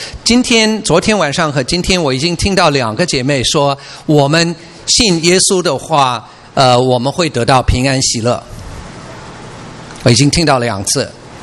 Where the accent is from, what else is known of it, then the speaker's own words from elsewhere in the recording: United States; Chinese is a second language; 我是美国人，所以我很容易说到那个，但是我在中国我发现人家都不说那个词